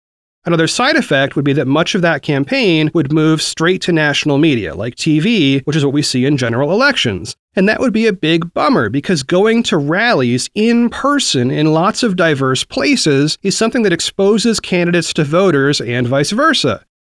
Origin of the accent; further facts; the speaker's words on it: Oregon, United States; And Oregon, my home state, is moving its primary up too